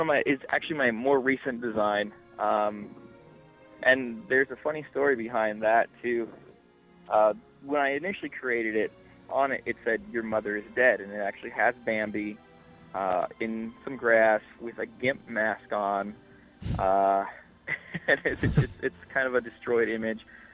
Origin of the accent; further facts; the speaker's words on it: Orlando, Florida, United States; also born or lived in Indianapolis; I grew up in Orlando, Florida. So I was born and raised between Orlando and Indianapolis.